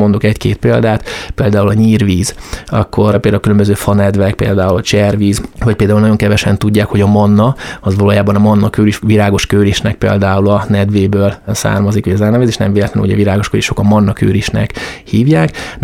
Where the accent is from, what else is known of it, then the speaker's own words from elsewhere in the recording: Great Hungarian Plain, Hungary; born there; de azért én azt gondolom, hogy egy picit azért alföldi születésű emberként